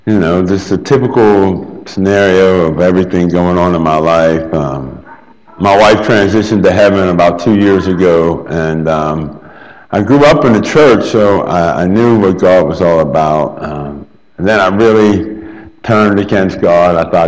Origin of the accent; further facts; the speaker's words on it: Pittsburgh, Pennsylvania, United States; I'm from Pittsburgh, Pennsylvania.